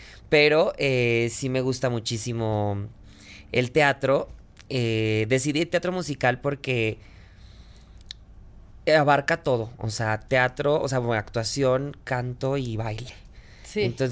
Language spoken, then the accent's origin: Spanish; Chihuahua, Mexico; pues yo vengo de Chihuahua, Chihuahua, que es relativamente una ciudad, pueblo muy bonita. Pero, pero pues sigue siendo un pueblo grandote.